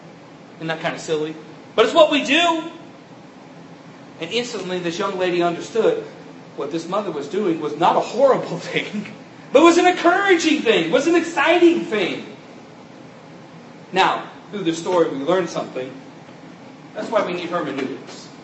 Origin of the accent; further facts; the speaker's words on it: California, United States; I thought growing up in California, I was kind of immune to allergies. And then I moved to Texas